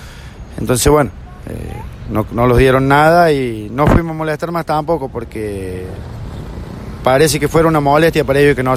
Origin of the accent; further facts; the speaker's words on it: Jesús María, Córdoba, Argentina; somos de acá de Jesús María